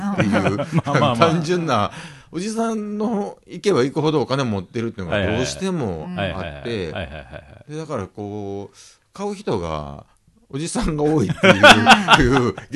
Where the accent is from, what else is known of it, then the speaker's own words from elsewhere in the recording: Kochi, Japan; であれは僕はその地元の高知県の漁師にリスペクトから作ってる作品なんですけど